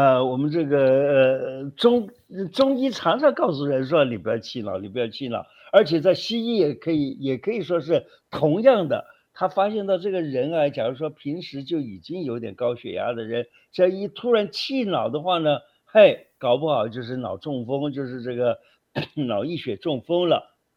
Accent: China; 我们中国人不是有这么一句话

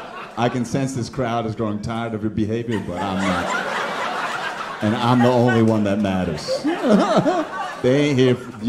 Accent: Parsippany, New Jersey, United States; I'm from Parsippany, and we didn't have a lot of you where we grew up.

